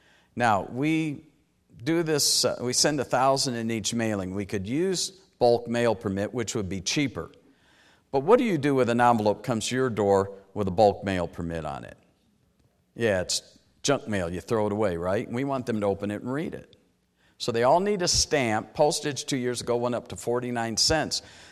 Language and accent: English; Detroit, Michigan, United States; And I grew up in Detroit. I know what gunfire sounds like.